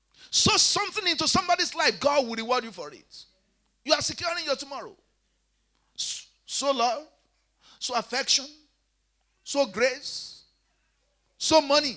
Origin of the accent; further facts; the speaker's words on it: Nigeria; I'm from Nigeria.